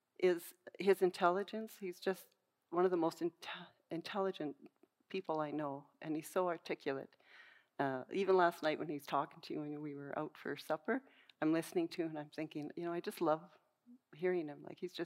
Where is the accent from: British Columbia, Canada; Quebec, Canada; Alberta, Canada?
Alberta, Canada; Calgary; I grew up in Calgary, and I grew up in a Christian home